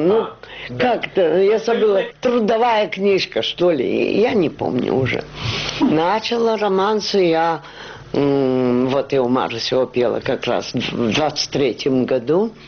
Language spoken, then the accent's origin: Russian; Rostov Oblast, Russia; also born or lived in Saint Petersburg; now in Moscow, Russia; я ростовчанка. А в Москву я приехала в 19-м году. Я в Петербург поехала раньше. Потом я в Москву переехала, здесь сестра жила.